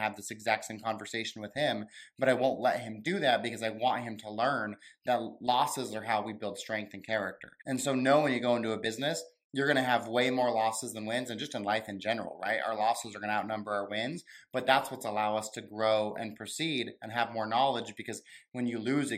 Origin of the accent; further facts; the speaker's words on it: Wyoming, United States; So I grew up in Wyoming, a pretty cold and boring state. My parents were teachers